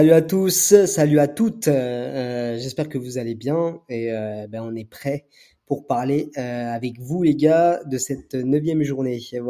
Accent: Paris, Île-de-France, France; je suis parisien

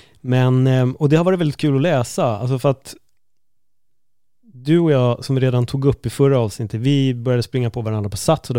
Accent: Stockholm, Stockholm County, Sweden; vi är ju från Stockholm

